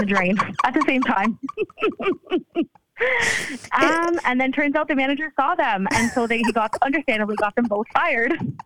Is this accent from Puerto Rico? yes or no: no; Ontario, Canada; Ontario, Canada.